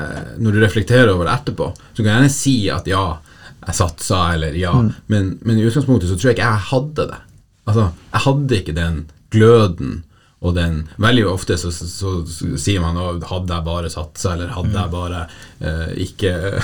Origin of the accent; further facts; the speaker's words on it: Bardufoss, Troms, Norway; Men så tror jeg også at det var veldig fint hjemme på Bardufoss, og hadde en veldig fin oppvekst, og hadde egentlig ikke så veldig lyst å dra derifra når jeg gikk på videregående.